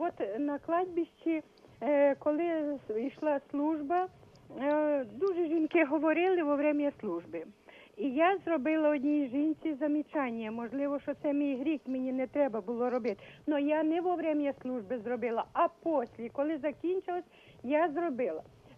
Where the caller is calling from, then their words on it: Kamianets-Podilskyi, Khmelnytskyi Oblast, Ukraine; Я з Кам'янця-Подільського.